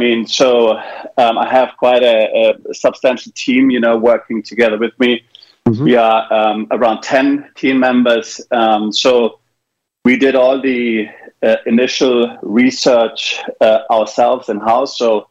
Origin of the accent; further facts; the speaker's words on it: Baden-Württemberg, Germany; moved away; also born or lived in Texas, United States / United Kingdom; I am from Germany. I am from the Black Forest region. But I haven't lived there. I haven't lived there for like 20 years.